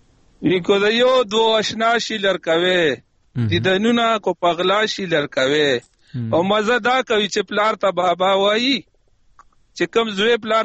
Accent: Mardan, Khyber Pakhtunkhwa, Pakistan; زه د مردان يم جی په و د مردان يم په پاکستان کې د مردان يم او شیخ ملتون ټاون.

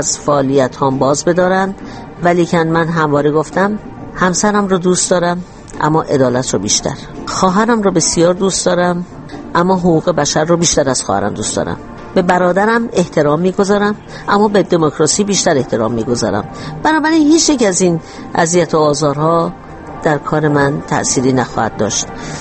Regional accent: Iran; moved away; من روزی که از ایران آمدم بیرون

